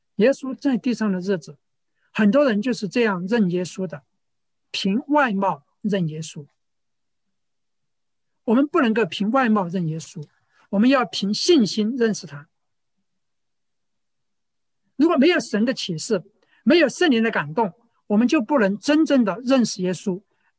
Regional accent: China; 比我们中国人坐月子要长一点点

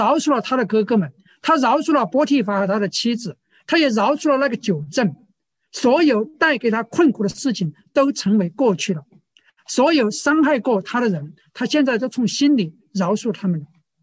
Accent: China; 对我们大陆人可能不大熟悉

